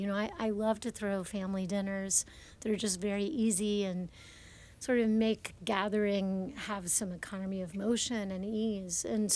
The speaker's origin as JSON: {"language": "English", "town": "Raleigh", "region": "North Carolina", "country": "United States", "tie": "born or raised there", "said": "my hometown of Raleigh is the halfway point between New York and Miami. And really, I moved back to Raleigh when my daughter was born"}